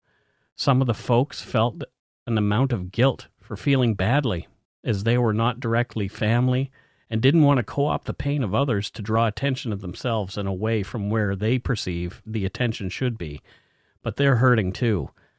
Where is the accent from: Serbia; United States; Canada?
Canada; Nova Scotia; born there; now in British Columbia, Canada; I was born in Nova Scotia.